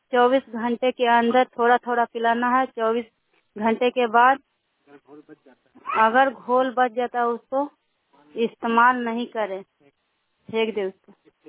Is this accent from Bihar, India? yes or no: yes; Lohanda, Bihar, India; ग्राम लोहंडा के रहने वाली हूँ, प्रखंड हिलसा हुआ नालंदा जिला के रहने वाली हूँ।